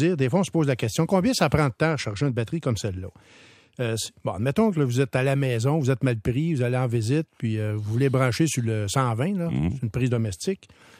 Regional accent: Quebec, Canada; Parce que c'est très populaire chez nous au Québec, les modèles à haillons.

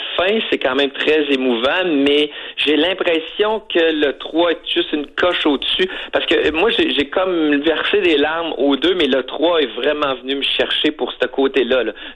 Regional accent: Quebec, Canada; accent: Quebec French; mais j'ai mon accent là, de, tu sais, quand même québécois.

